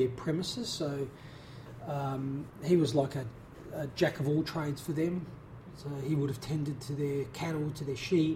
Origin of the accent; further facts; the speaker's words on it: Adelaide, South Australia, Australia; born there; I was born in South Australia, born in Adelaide.